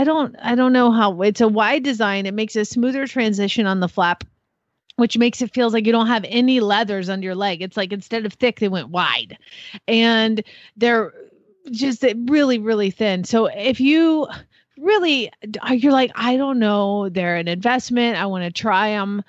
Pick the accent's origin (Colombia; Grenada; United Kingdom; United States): United Kingdom; England; I am all British all the time.